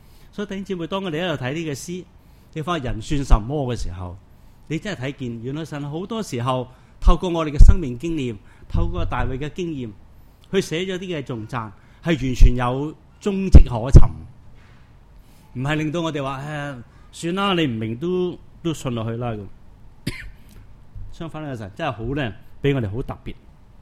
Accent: China; 我们中国人经常说一句话，就是做个行业那行

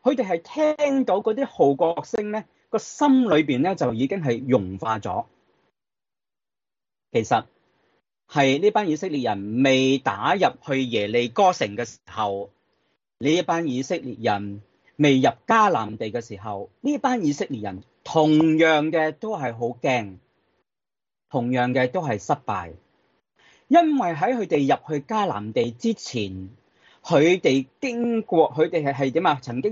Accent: China; 咁如果通常如果我哋中国人会讲咩？

